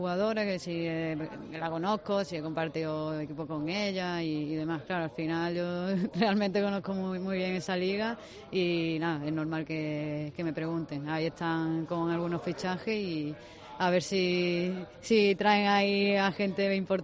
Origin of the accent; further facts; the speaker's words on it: Málaga, Andalusia, Spain; estoy muy feliz, sobre todo de estar aquí en mi tierra, que ya fueron muchos años los que pasé fuera de ella